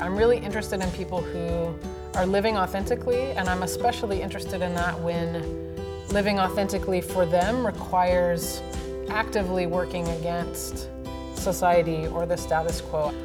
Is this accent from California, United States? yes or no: no; Little Rock, Arkansas, United States; I grew up in Little Rock, Arkansas.